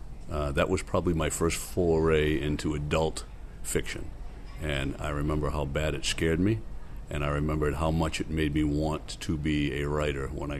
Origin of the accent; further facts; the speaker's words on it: Maine, United States; Born and bred in Maine, and it's where my heart is.